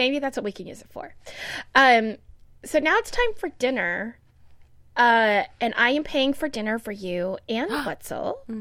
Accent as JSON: {"language": "English", "town": "Orlando", "region": "Florida", "country": "United States", "tie": "born or raised there", "said": "it is the mascot of Orlando City Soccer Club, my hometown."}